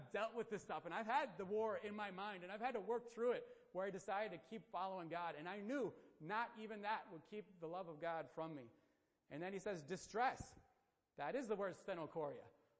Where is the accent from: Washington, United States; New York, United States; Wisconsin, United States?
Wisconsin, United States; yeah, no, we're from Wisconsin. We know cold. We're good. We had our Wisconsin coats.